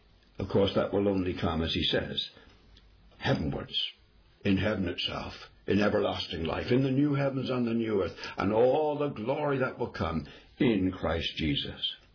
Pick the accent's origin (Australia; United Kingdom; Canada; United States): United Kingdom; England; Now, I'm an Englishman. I'm not ashamed of it. I am an Englishman.